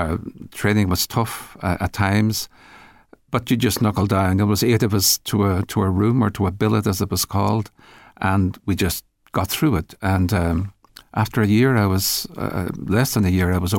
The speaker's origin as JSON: {"language": "English", "town": "Kilmacrennan", "region": "Ulster", "country": "Ireland", "tie": "born or raised there", "also_born_or_lived": "Buncrana", "said": "I was born in Muncrana and raised in about a mile or so outside a small village called Kilmacrennan in Donegal, which is not so far from Letterkenny. And it was the side of a hill, really, surrounded by small farmers, hill farmers. We were a military family"}